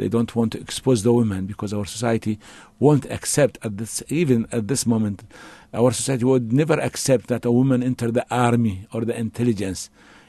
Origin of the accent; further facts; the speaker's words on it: Fallujah, Al Anbar, Iraq; English is a second language; I'm from Fallujah. Yes, I'm from a city of Fallujah, which were almost completely destroyed by the war.